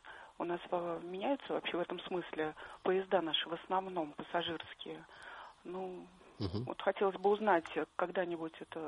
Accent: Saint Petersburg, Russia; я из Санкт-Петербурга.

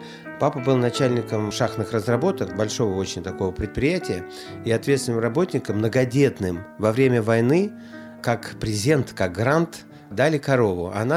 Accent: Yekaterinburg, Sverdlovsk Oblast, Russia; born there; also born or lived in Moscow; Я родился вообще в Свердловске. Родился, как ни странно, 1 июня, в День защиты детей.

